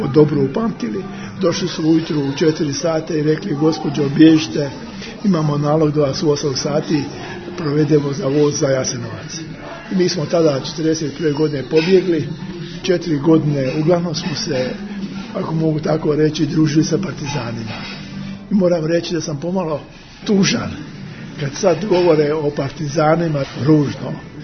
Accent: Travnik, Federation of Bosnia and Herzegovina, Bosnia & Herzegovina; Tako sam se rodio u Travniku, slučajnost, djetinjstvo sam proveo u Bosni.

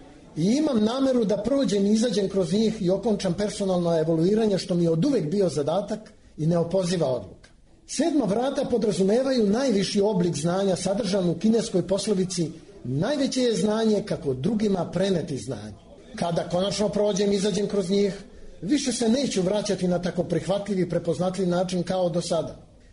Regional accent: Belgrade, Serbia; born there; Rođen sam u Beogradu

